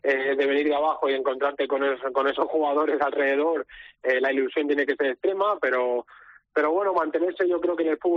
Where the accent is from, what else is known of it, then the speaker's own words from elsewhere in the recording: Catalonia, Spain; como bien dices, yo soy catalán